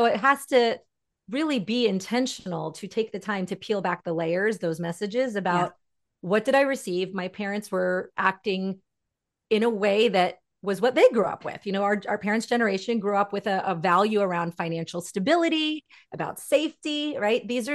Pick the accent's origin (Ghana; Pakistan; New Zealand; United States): Pakistan; I'm Pakistani. My parents were born in India and Pakistan respectively.